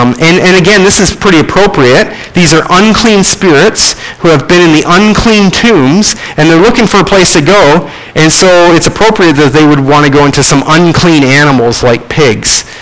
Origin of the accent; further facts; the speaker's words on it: Canada; accent: Canadian; I'm running into my Canadian accent here.